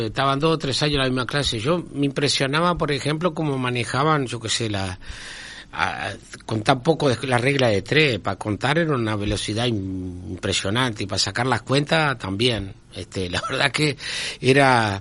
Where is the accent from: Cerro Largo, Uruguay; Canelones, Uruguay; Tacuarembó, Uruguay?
Cerro Largo, Uruguay; Melo; born there; En realidad nací en Melo, pero mi familia es toda de Fraile Muerto.